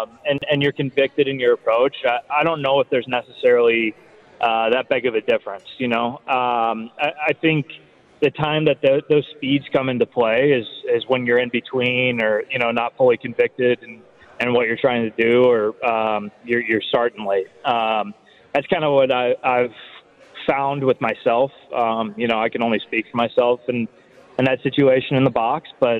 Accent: St. Louis, Missouri, United States; And, you know, I grew up in St. Louis, so I watched Skip play all the time in my youth days.

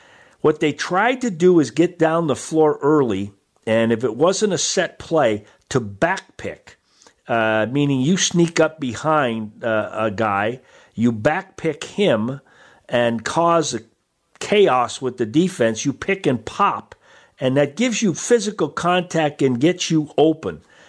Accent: Massachusetts, United States; You know, as a young guy growing up in Massachusetts, the Celtics, Red Auerbach started that six-man role.

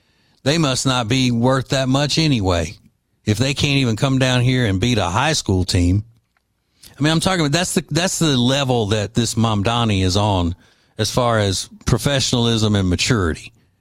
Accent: Louisiana, United States; Just like when people find out I'm from Louisiana, they assume New Orleans, and I'll say, I'm not from New Orleans. Hell no, I'm not from New Orleans.

